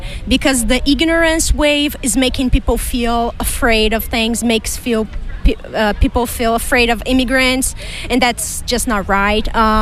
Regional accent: Brazil; I'm from Brazil.

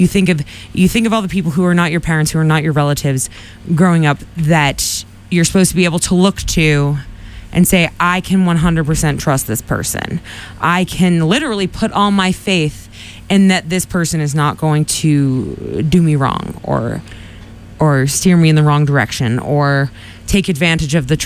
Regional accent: Boston, Massachusetts, United States; I just growing up in Boston, in this, you know, in the basically Quincy's like a suburb of Dorchester and Southie, but growing up in like the Irish Catholic part of Boston, I just assumed most people were Catholic.

